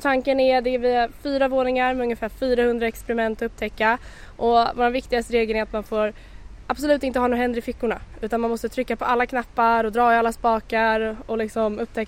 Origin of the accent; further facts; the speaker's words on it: Södertälje, Stockholm County, Sweden; Jag är uppväxt i Södertälje, så jag har varit här väldigt mycket som barn